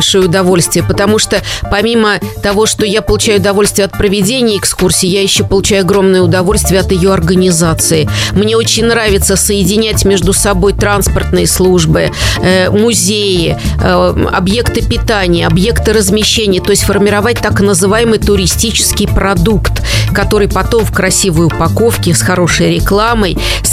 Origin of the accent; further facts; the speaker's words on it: Samara, Samara Oblast, Russia; born there; Я горжусь, что я родилась в Самаре